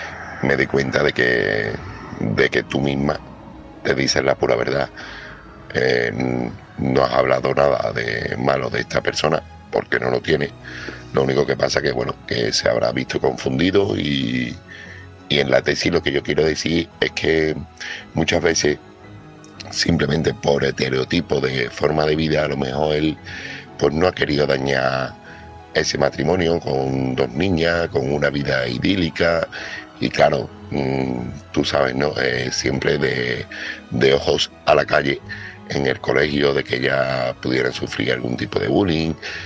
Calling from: Seville, Andalusia, Spain; corresponsal de Sevilla

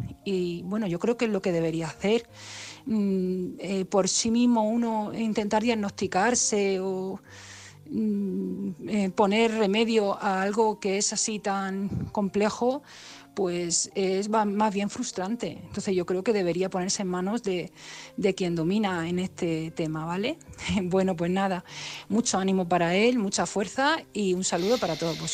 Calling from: Madrid, Community of Madrid, Spain; soy una amiga de Madrid

